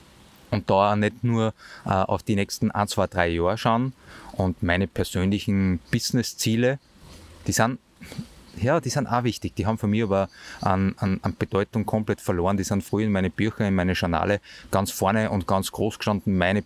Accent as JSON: {"language": "German", "country": "Austria", "tie": "born there", "said": "ich bin weiß, ich bin in Österreich geboren"}